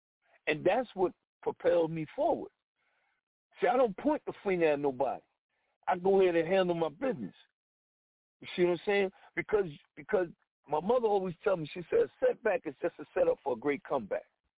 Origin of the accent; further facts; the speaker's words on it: New Jersey, United States; I'm from New Jersey. I'm in Virginia